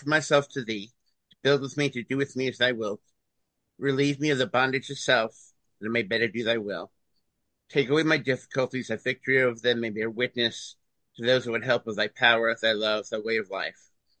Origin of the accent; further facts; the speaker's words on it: Brooklyn, New York, United States; I grew up in Brooklyn, New York, in an Italian Jewish family.